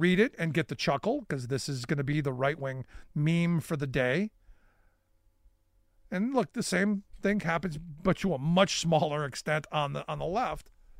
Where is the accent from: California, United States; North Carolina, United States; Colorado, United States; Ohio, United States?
Ohio, United States; Cleveland; when I grew up in Cleveland, you know, we used to ride the RTA, the rapid transit there.